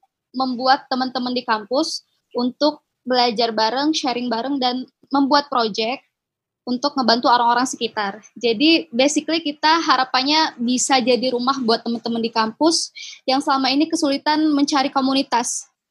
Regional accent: Lubuk Linggau, South Sumatra, Indonesia; kalau aku SMP negeri di SMP 3 Lubuk Linggau. Dan lanjut pas SMA aku masuk di Madrasah Aliyah Negeri 1 Lubuk Linggau.

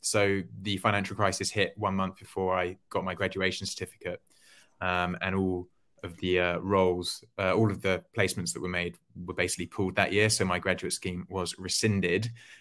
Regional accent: Portsmouth, South East England, United Kingdom; I'm originally from Portsmouth and went back from university to live with my parents and wanted to quickly get out and spread my wings.

